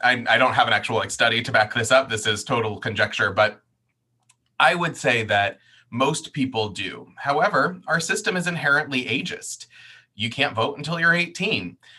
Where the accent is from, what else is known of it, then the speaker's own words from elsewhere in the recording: Portland, Maine, United States; my hometown of Portland, Maine